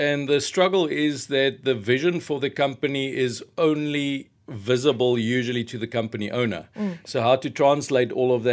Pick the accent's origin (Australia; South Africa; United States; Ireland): South Africa; from South Africa.